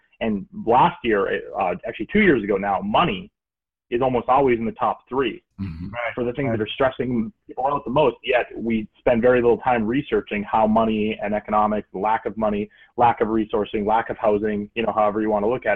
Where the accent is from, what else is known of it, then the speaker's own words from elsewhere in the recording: Michigan, United States; And so my background is I grew up in Michigan, and if you know anything about Michigan, it's an economically devastated place.